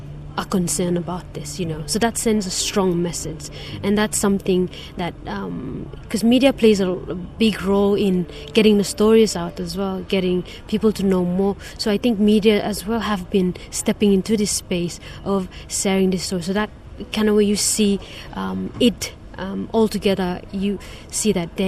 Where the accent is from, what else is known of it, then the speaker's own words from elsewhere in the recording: Malaita, Solomon Islands; so I come from Malaita province, and there's an island in Malaita province called Whanalei. I'm in the southern part